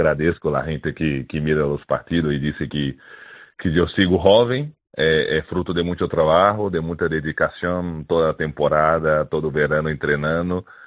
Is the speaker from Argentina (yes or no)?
no; Canary Islands, Spain; nosotros como Canario, y que somos aquí de la isla